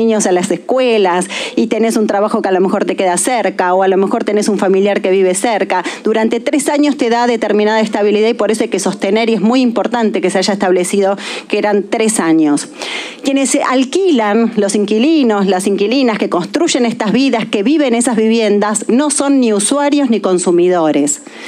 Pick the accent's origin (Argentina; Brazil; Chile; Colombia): Argentina; tenemos como argentinos y argentinas una deuda que tiene la democracia con los inquilinos y las inquilinas